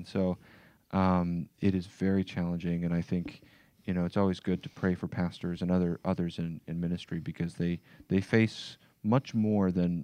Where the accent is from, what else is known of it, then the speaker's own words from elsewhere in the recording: Chicago, Illinois, United States; Yeah, well, I grew up in Chicago, as I mentioned, during the Michael Jordan era.